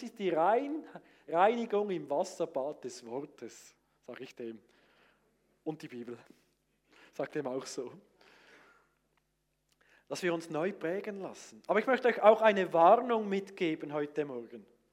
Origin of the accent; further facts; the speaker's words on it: Fribourg, Switzerland; Wurde im Kanton Freiburg unter Senslern, wuchs ich auf, sehr nach Bern orientiert, mit Thurgauer Eltern. Ein riesen Gemisch. Also wenn ich wählen könnte, würde ich gerne ein reines Berndeutsch haben.